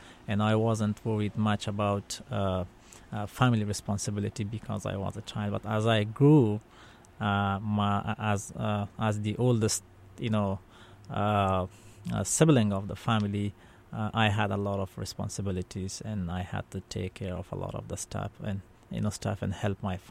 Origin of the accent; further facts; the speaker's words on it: Kabul, Afghanistan; You know, life back there and back then when I was a child was a little easier compared to now